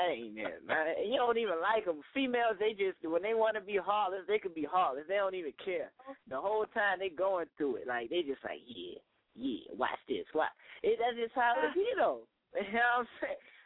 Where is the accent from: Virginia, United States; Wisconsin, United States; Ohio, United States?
Virginia, United States; Norfolk; I'm from Norfolk, Virginia, but I'm in Baltimore, Maryland right now.